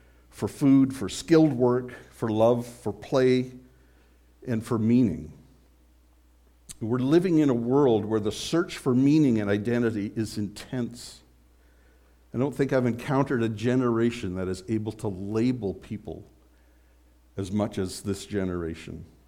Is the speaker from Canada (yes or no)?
yes; Canada; And admittedly, being an English Canadian was kind of boring.